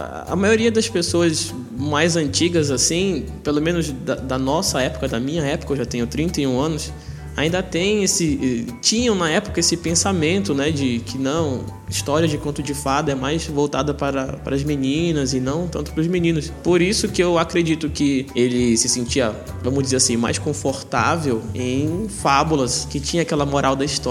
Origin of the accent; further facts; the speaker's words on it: Belém, Pará, Brazil; Eu morei um tempo, boa parte da minha infância aqui em Belém.